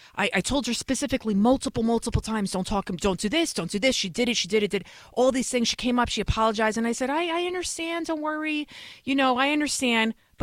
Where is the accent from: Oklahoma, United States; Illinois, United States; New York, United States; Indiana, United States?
New York, United States; New York City; Now, I know I'm a crazy Albanian. I'm from the Bronx.